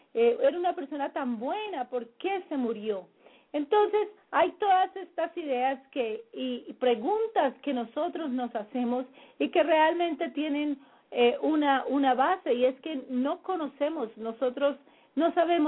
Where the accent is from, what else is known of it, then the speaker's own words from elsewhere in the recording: Colombia; moved away; yo salí de Colombia, mi país natal, hace más o menos 24 años. Y hace muchos años no veo a mi familia.